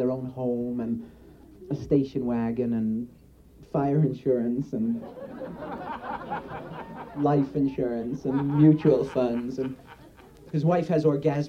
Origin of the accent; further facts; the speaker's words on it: Brooklyn, New York, United States; I never used to go to the beach because I come from Brooklyn. We only had Coney Island, which was an awful beach.